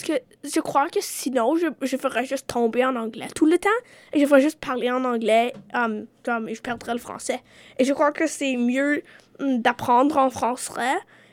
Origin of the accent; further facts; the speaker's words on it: Chelsea, Quebec, Canada; born there; Je suis née à Chelsea. Chelsea, c'est un village, je pense, à Gatineau, au Québec.